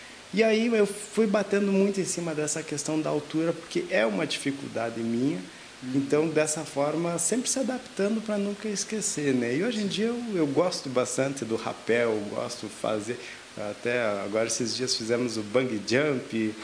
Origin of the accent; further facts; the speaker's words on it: São José do Ouro, Rio Grande do Sul, Brazil; also born or lived in Tupanci do Sul; now in Lagoa Vermelha, Brazil; eu venho de São José do Ouro, sou natural de São José do Ouro. Morei muito tempo aí na grande metrópole de Tupanci do Sul. E como não tinha hospital em Tupanci, fui originário aí da cidade de São José do Ouro, posterior vindo para Lagoa Vermelha e já me considero lagoense